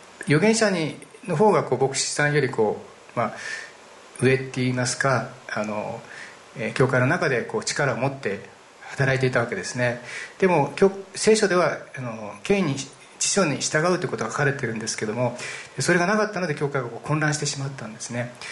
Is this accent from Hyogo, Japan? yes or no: no; Nagano, Japan; 私は長野の出身なんですけど、